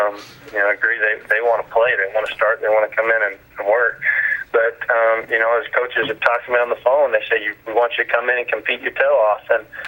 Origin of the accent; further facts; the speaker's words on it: Arkansas, United States; I grew up here in Arkansas. I was an Arkansas fan